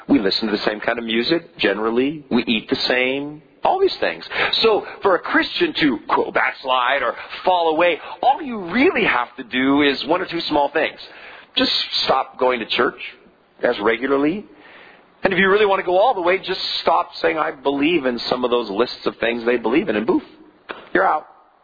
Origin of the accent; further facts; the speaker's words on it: United States; I live in the United States and I am an American, but that's not my primary identity.